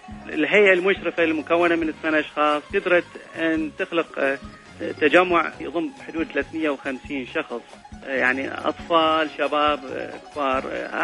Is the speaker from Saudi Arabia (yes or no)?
no; Iraq; moved away; هذا الموضوع ما كنا نتصوره لما طلعنا من العراق